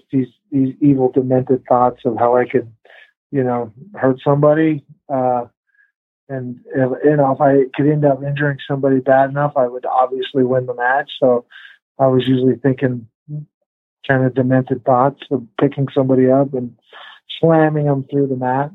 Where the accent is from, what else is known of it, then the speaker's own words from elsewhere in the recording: Portland, Oregon, United States; Well, I grew up near Portland and I trained in Portland